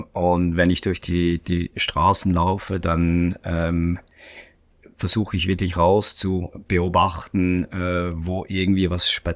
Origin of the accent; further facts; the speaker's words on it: Bern, Switzerland; born there; now in Zurich, Switzerland; Ich befinde mich tatsächlich in der Schweiz, in Zürich selber, in der Stadt Zürich. Ursprünglich bin ich eigentlich in Bern geboren, aber ich wohne jetzt mittlerweile seit 23 Jahren in Zürich und da in der Stadt Zürich.